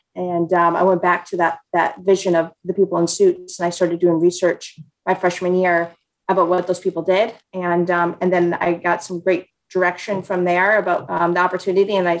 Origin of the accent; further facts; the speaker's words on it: Flint, Michigan, United States; So I'm from Flint, Michigan. That's where I was born and raised.